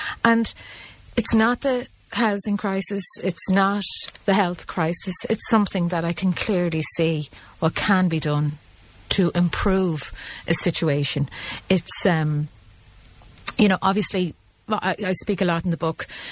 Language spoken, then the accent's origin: English; Ireland; we're very Irish in that we're grand, but behind closed doors we're not.